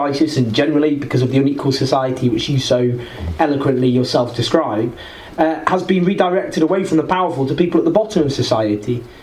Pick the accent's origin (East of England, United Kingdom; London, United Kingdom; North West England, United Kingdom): North West England, United Kingdom; Stockport; also born or lived in Falkirk; But I left when I was four and went to Falkirk in Scotland for 2 years, and then I grew up in Stockport, in Greater Manchester.